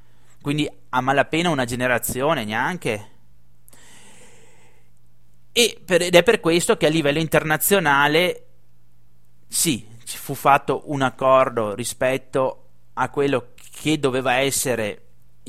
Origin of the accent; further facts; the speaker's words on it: Veneto, Italy; Noi come Veneto